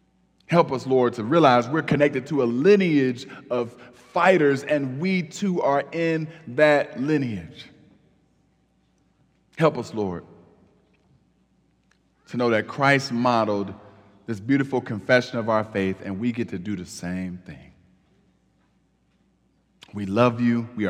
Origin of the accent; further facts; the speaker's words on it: East Cleveland, Ohio, United States; now in Detroit, United States; But the posture, unfortunately, I had to have growing up in East Cleveland, Ohio, the same posture I have in raising my children in Detroit